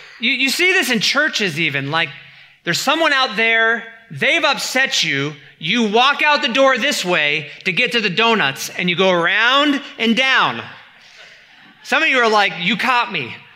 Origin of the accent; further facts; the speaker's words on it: Midwest, United States; I'm from the Midwest. It was called Minnesota nice.